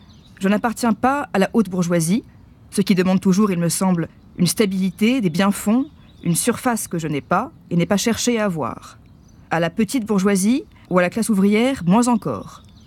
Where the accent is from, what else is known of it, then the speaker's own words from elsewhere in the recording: France; also born or lived in Belgium; Je suis française de naissance, bien que née par hasard à l'étranger, en Belgique, que j'ai quittée 8 jours après ma naissance. J'ai acquis en 1947 la nationalité américaine, mais suis restée totalement française d'habitude et de culture.